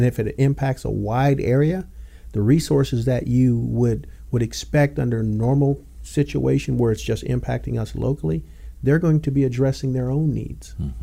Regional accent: Indiana, United States; You know, I came from Indiana. Indiana, we had harsh weather

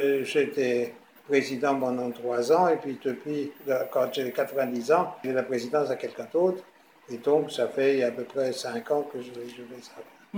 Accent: Grand Est, France; je suis originaire d'Alsace, comme Albert Schweitzer.

